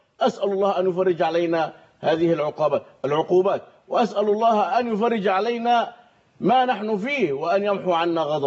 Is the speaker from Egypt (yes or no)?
yes; Egypt; نحن الآن الكثير من أهل مصر ومن بلاد مصر